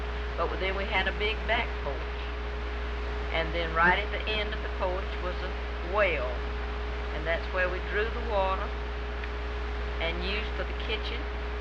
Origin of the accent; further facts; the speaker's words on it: Heather, Alabama, United States; born there; I was born in Heather, Alabama, and that's in Henry County, in the lower part of Henry County, and just 10 miles from Dothan.